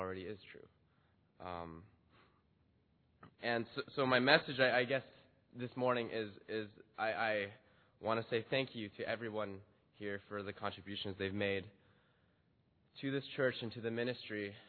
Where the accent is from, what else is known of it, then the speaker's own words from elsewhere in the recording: California, United States; So I was a freshman from Southern California.